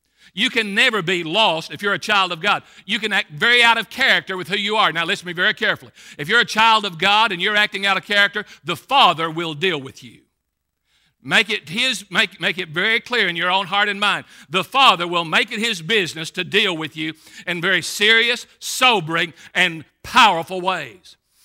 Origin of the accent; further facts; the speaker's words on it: Middlesboro, Kentucky, United States; I know what it was like to grow up in a bad section of town. I grew up on No Town Road, Middlesbrough, Kentucky.